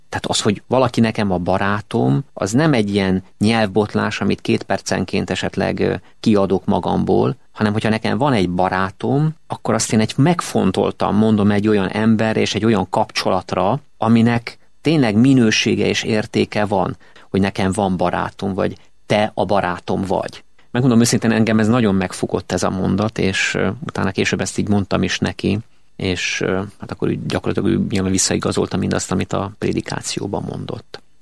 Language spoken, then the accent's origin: Hungarian; Debrecen, Hajdú-Bihar, Hungary; és én így visszakerültem a szülővárosomba, Debrecenbe.